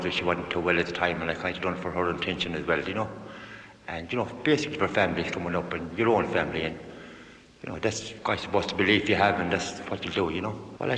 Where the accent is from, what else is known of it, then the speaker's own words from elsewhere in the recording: Galway, Connacht, Ireland; I'm from Galway.